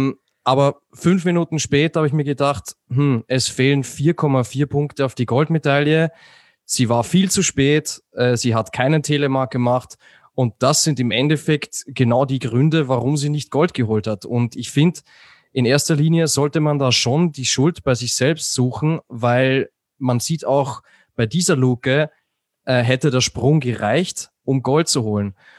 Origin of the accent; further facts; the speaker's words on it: Austria; bei uns in Österreich